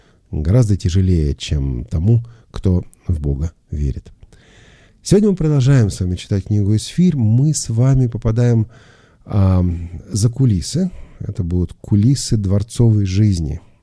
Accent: Moscow, Russia; я это знаю как москвич

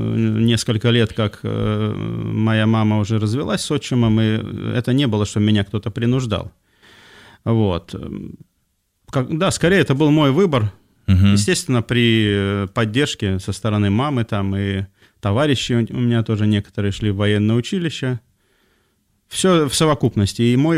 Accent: Pushkin, Saint Petersburg, Russia; born there; Я, поскольку родился в Пушкине, здесь, под Санкт-Петербургом

